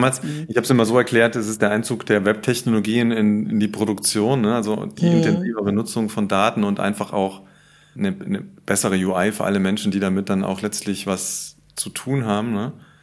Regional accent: Saarland, Germany; moved away as an adult; bin dann da durch einen großen Zufall aus meiner Heimat im Saarland ins Allgäu gekommen, zu Bosch dann damals

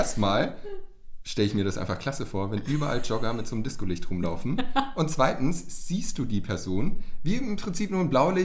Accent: Germany; Geht mir als Deutscher gleich der Puls hoch.

